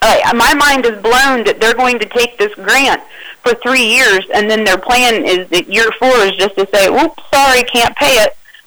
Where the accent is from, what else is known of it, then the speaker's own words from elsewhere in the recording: Midwest, United States; I guess I just am under the assumption as a Midwesterner that if there's a bad thunderstorm coming, it could, as you just said, at any second turn into a tornado.